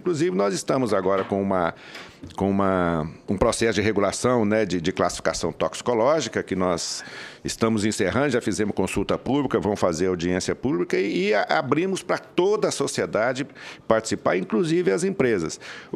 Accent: Minas Gerais, Brazil; born there; na minha região, lá no centro-oeste de Minas, onde eu nasci

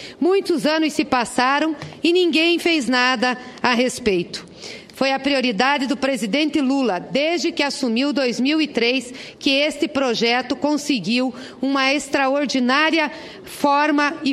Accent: South Region, Brazil; Eu que sou do Sul, que sei o que significa ter água

